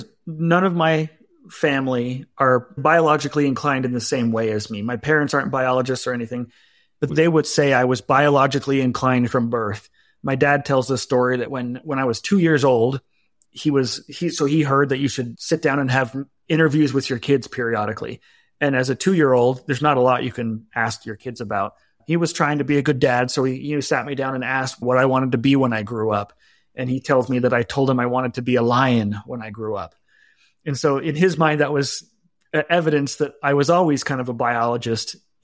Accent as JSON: {"language": "English", "town": "Provo", "region": "Utah", "country": "United States", "tie": "born or raised there", "said": "So I grew up mostly in Utah, Provo, Orem, Utah. So south of Salt Lake City in the suburbs."}